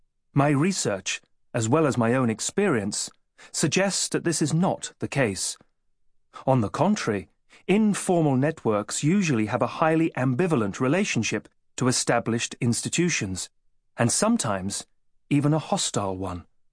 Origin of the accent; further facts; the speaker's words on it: United Kingdom; But as a British citizen, I could not even vote in that election.